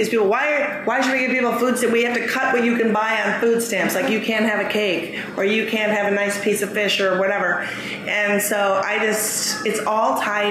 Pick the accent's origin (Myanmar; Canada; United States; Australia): United States; New Jersey; now in New York, United States; I'm from New Jersey. I grew up and I live in New York.